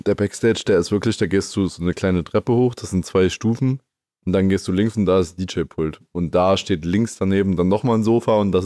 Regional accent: Weida, Thuringia, Germany; Also in Kreiz, und ich bin ja aus Weida, und das ist, naja, mit dem Auto fährst du da vielleicht 15 Minuten rüber.

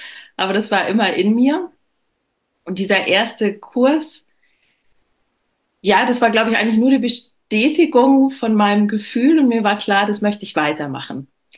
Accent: Munich, Bavaria, Germany; ich komme aus München

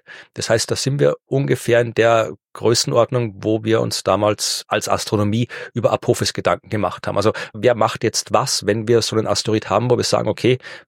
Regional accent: Austria; Muss ich als Österreicher, dann muss ich mich bei Van der Bellen melden, bei unserem Präsidenten

